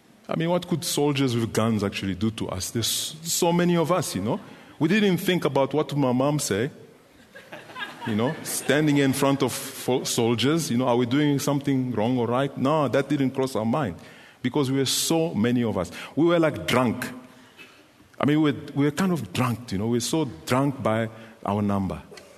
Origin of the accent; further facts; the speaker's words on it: Kolwezi, Lualaba, DR Congo; I actually decided to lead a riot in my hometown of Kolwezi